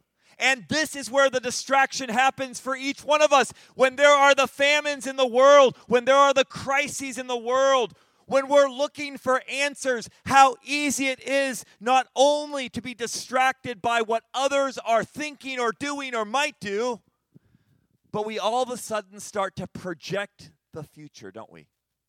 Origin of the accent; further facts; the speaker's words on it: Senegal; Growing up in Senegal, they had this terrible thing in our neighborhood frequently called folion.